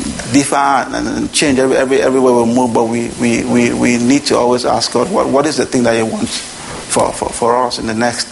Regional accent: Port Harcourt, Rivers, Nigeria; Because where I am is just about an hour, 10, 20 minutes to the fellowship I grew up in Port Harcourt.

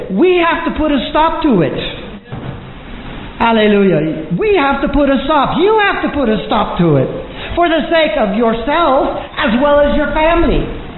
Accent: United States; Now, for me, I am part German, and I'm part English, and I was born and raised in America.

